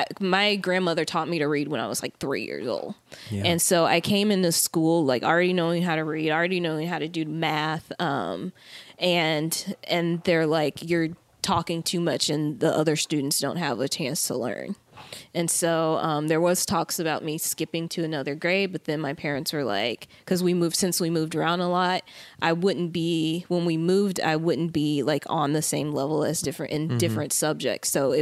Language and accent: English; Arkansas, United States; born there; also born or lived in Pennsylvania / Texas / Tennessee / Mississippi; Well, I grew up in, I was born in Arkansas and I moved around a lot as a kid because my mom worked in corporate America. So I've lived in Pennsylvania and Texas and Tennessee and Mississippi